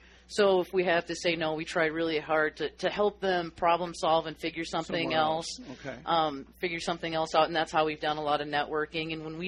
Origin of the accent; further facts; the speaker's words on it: Minnesota, United States; I grew up in Minnesota, so a barn has walls where this does not, you know.